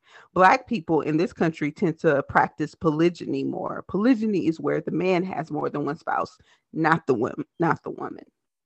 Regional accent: Selma, Alabama, United States; now in Minneapolis, United States; I have been between Alabama and Minnesota my entire life. I'm actually from Selma, Alabama, and I actually live in Minneapolis, Minnesota.

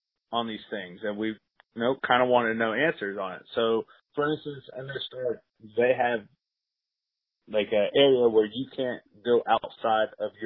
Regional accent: Jacksonville, United States; We let them know we're new here. We're from Jacksonville.

